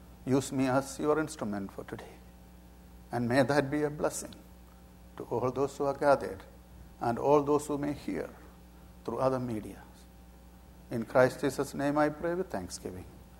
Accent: India; English is a second language; I was born and raised in India, somewhere here.

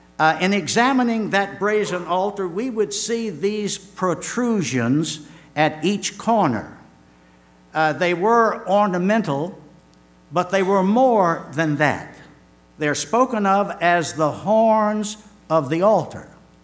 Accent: Richmond, Virginia, United States; I remember years ago when I was saved, the latter part of 1954, in my hometown of Richmond, Virginia.

